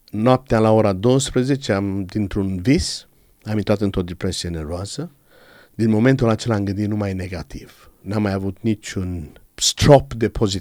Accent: Moldova Nouă, Caraș-Severin, Romania; born there; also born or lived in Craiova; Am fost născut în Moldova Nouă, județul Caraseverin, într-o familie de baptiști. Până la vârsta de 14 ani, 15 ani, mergeam cu părinții la biserică, am cântat în orchestră și apoi am mers la Craiova

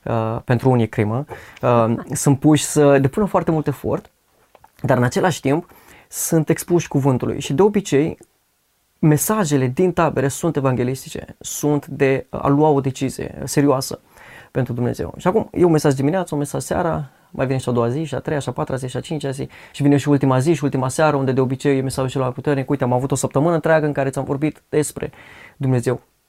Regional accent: Oltenia, Romania; Da, mă prezint ca oltean, dar jumate sunt muntean, mama din Prahova.

